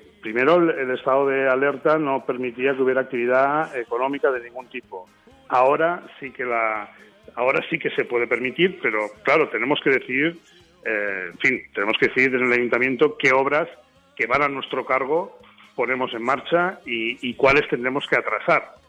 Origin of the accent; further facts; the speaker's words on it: Barcelona, Catalonia, Spain; Lo que somos los españoles o los barceloneses, que somos gente de estar en la calle